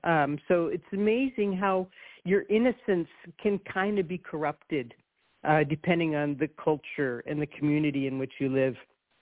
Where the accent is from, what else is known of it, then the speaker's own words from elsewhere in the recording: Canada; moved away as an adult; now in United States; I was born and raised in Canada, didn't come to the States till I was in my late 30s to get married to my man.